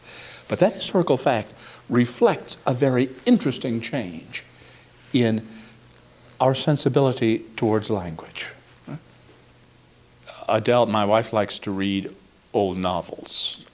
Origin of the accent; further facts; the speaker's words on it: United States; I'm an American. I was born here.